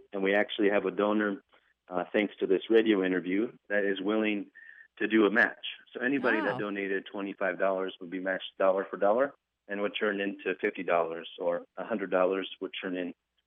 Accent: Iowa, United States; I grew up in Iowa and graduated from the University of Iowa mm-hmm. in 2009 in the fall.

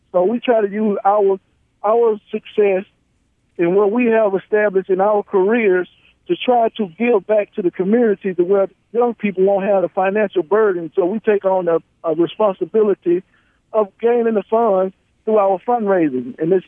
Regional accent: Prichard, Alabama, United States; me as a young person growing up in Pritchard, Alabama

